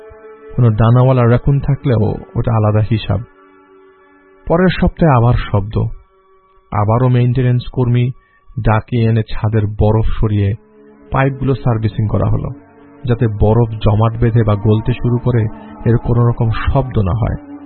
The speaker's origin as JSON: {"language": "Bangla", "country": "Bangladesh", "tie": "born or raised there", "moved": "yes", "lives_now": "Canada", "said": "ছোটবেলাটা আমার কেটেছে অনেক ভেতরের একটা গ্রামে, যেখানে এসব সংজ্ঞাহীন ঘটনা দেখতে দেখতে আমি অনেক বড় হয়েছি। তারপর একদিন এসে পড়লাম দুনিয়ার অন্য একটা প্রান্তে, আধুনিক দেশ বলা চলে। স্বস্তির একটা নিঃশ্বাস ফেললাম, ভেবেছিলাম বাংলাদেশের অনেক কিছু এখানে আর দেখার লাগবে না"}